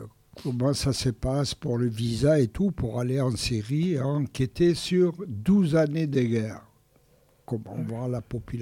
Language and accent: French; France; en tant que Français